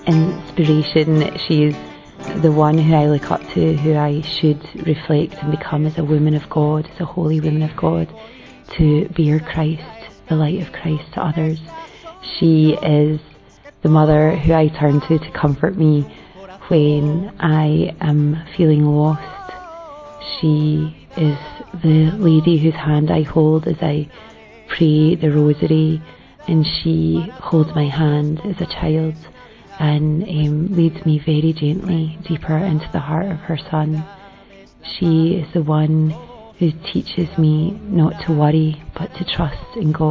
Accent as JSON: {"language": "English", "region": "Scotland", "country": "United Kingdom", "said": "I'm from Scotland and I'm 30 years old."}